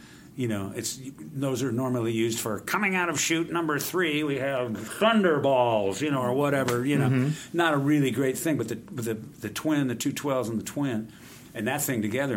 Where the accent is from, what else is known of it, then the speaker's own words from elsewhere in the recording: Mill Valley, California, United States; We grew up in Marin County. I mean, we went to the same high school in Mill Valley, California.